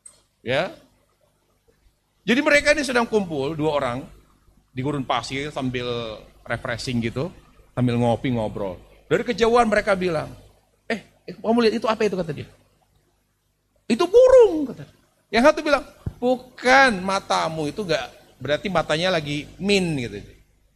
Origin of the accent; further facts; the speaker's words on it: Jakarta, Indonesia; Ya, kita orang Jakarta biasa begitu.